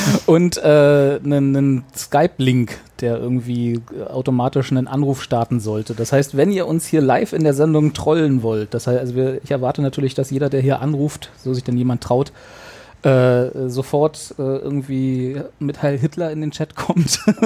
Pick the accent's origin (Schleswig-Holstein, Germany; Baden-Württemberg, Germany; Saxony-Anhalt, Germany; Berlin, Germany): Berlin, Germany; auch wir als Berliner brauchen nicht mal so weit reisen, um auf ein Dorffest zu kommen, nur nach Steglitz.